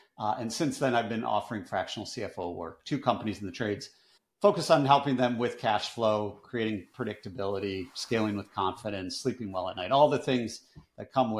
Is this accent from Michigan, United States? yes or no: yes; Michigan, United States; I grew up in Michigan, which is a very blue collar area.